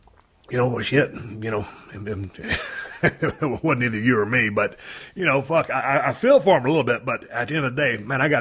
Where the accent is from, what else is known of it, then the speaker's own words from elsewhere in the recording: Port O'Connor, Texas, United States; I'm a year older than you, but I grew up fishing in Port O'Connor, Texas.